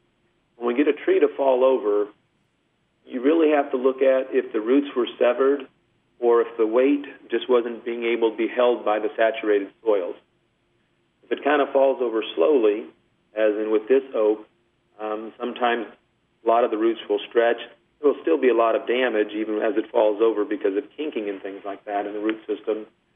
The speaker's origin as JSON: {"language": "English", "region": "California", "country": "United States", "tie": "born or raised there", "said": "especially where I grew up in California"}